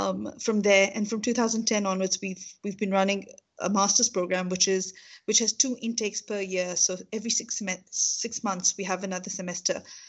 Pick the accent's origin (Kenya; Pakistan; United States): Pakistan; from Pakistan.